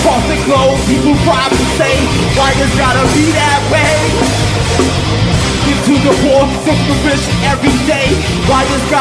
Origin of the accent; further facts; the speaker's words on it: New Orleans, Louisiana, United States; I'm from New Orleans and I have to say, I survived Katrina, but I'm here today.